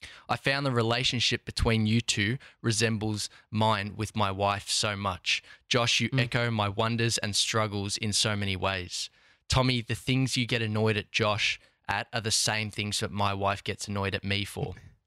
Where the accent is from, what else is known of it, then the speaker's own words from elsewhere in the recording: Melbourne, Victoria, Australia; moved away as an adult; now in Princeton, United States; Greetings from Princeton, USA. I'm from Melbourne and consider myself an Australasian.